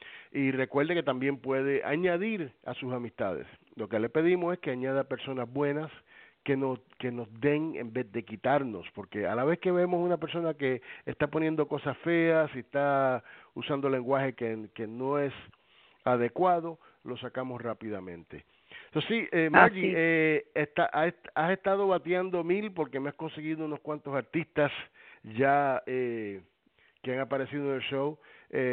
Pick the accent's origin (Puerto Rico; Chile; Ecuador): Puerto Rico; como boricua que somos, pues tenemos que hacerlo, tenemos familia que vive allá y que está sufriendo y que va a sufrir más si la cosa se pone peor en Puerto Rico.